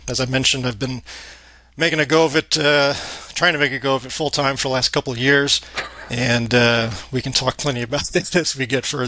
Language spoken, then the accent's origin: English; St. Louis, Missouri, United States; now in Fort Worth, United States; I'm based out of North Texas in Fort Worth. I've been here, this April will be 12 years since I moved from St. Louis, which is where I spent most of the rest of my life, or in about the St. Louis area.